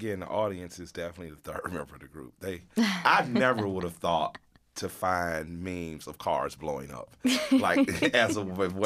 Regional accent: the South, United States; And I'm from the South, so I'm used

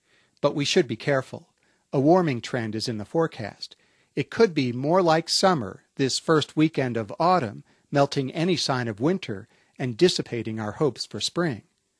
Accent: Pennsylvania, United States; Where I grew up in Pennsylvania, autumn meant frosted pumpkins, yellow maples, and cider fresh from the mill.

